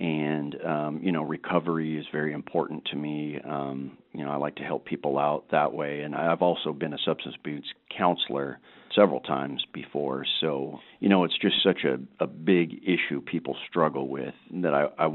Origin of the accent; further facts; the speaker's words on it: Homer, Alaska, United States; I'm from Homer, Alaska.